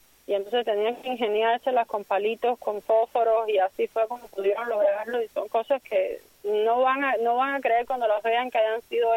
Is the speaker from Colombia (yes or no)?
no; Cuba; moved away; tenemos que recordar que todos somos cubanos. No importa en el año que hayamos llegado